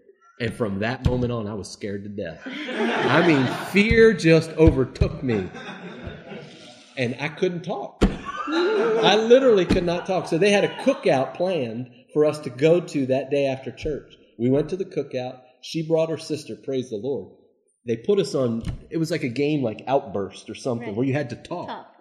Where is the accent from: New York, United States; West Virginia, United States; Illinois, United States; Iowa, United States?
West Virginia, United States; My brother was in the Air Force. I'm from West Virginia.